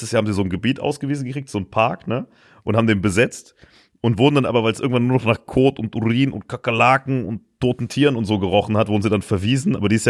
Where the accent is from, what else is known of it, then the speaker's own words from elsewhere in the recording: Germany; Ja, aber ich bin halt Deutscher.